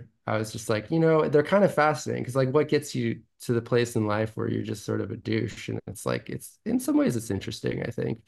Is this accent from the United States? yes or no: yes; San Francisco, California, United States; I mean, I grew up in San Francisco